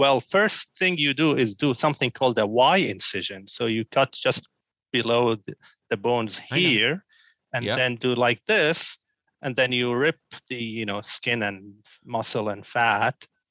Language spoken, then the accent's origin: English; Syria; now in United States; I'm originally from Syria. So I moved to the States in 2010. Actually, in a few days, it will be my 11-year anniversary.